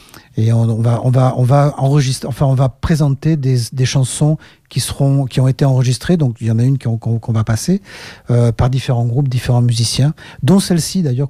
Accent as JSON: {"language": "French", "region": "Southwest France", "country": "France", "said": "Donc moi, je suis originaire du Sud-Ouest."}